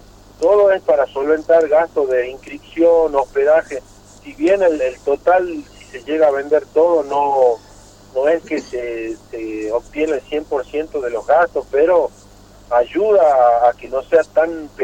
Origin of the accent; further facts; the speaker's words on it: Tartagal, Salta, Argentina; Somos 5 de Argentina, en Tucumán, Salta, yo soy el único tartagalense